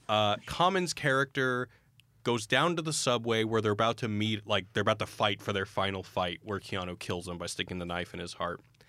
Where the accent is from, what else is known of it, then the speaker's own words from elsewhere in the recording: Texas, United States; I'm from Texas. I know how to fetishize a good gun.